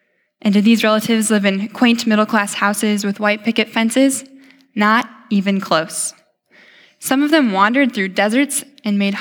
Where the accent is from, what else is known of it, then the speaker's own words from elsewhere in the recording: Iowa, United States; I'm from Iowa, after all.